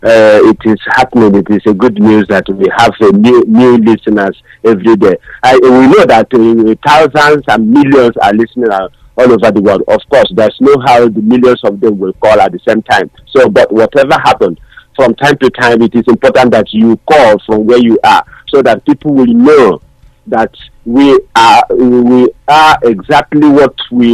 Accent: Anambra, Nigeria; now in India; I'm one of Biafra's sons of Anambra State.

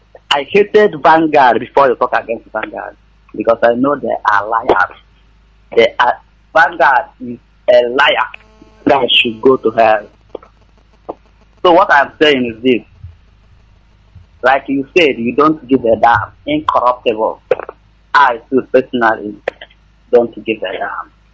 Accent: Enugu State, Nigeria; I'm from Enugu State.

